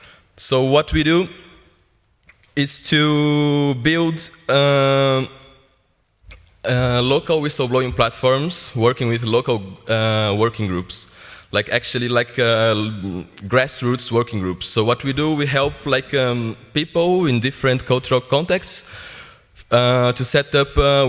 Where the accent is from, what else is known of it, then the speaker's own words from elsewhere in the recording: Brazil; I'm from Brazil.